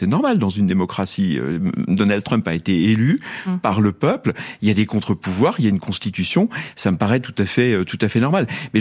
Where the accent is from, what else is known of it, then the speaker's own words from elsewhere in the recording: France; nous sommes français